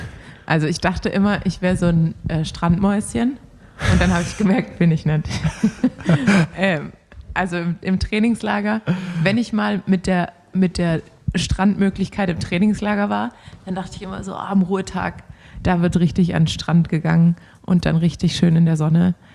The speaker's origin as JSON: {"language": "German", "region": "Baden-Württemberg", "country": "Germany", "said": "Das kann ich natürlich als Schwabe nicht machen."}